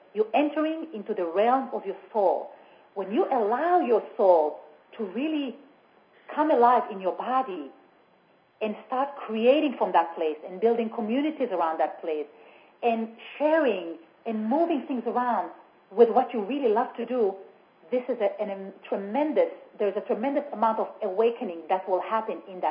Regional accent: Israel; When I lived, I grew up in Israel, and I in a really very power-dominated, fear-based society. It's a country that's war-ridden.

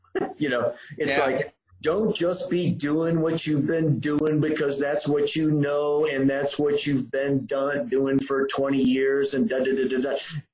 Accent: Chicago, Illinois, United States; I remember the snow, actually. I grew up in Chicago.

